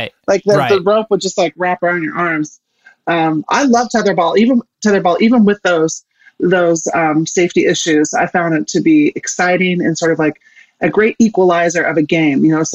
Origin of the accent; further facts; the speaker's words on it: Kansas, United States; I grew up in Kansas, right? I'm the youngest of six.